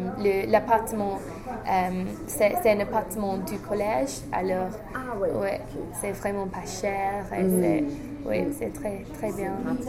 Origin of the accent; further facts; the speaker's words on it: England, United Kingdom; French is a second language; parce que bien sûr, je suis anglaise